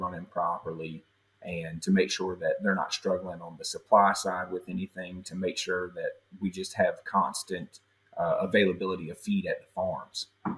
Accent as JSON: {"language": "English", "region": "North Carolina", "country": "United States", "tie": "born or raised there", "said": "I grew up in Central North Carolina, and my dad bought me an incubator one year for Christmas."}